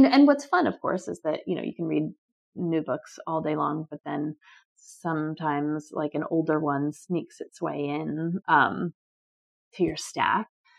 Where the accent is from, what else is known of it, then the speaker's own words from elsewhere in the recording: New York City, New York, United States; because I grew up on the Upper West Side